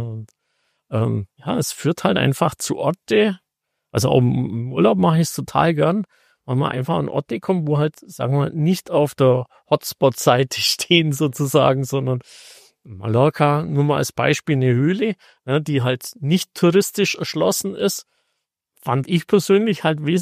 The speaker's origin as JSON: {"language": "German", "town": "Augsburg", "region": "Bavaria", "country": "Germany", "tie": "born or raised there", "also_born_or_lived": "Landsberg", "said": "Aufgewachsen bin ich in Augsburg"}